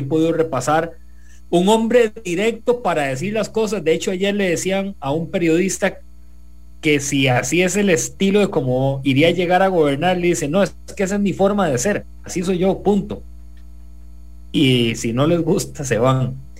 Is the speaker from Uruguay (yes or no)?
no; Costa Rica; ¿esto qué nos importa a nosotros como costarricenses?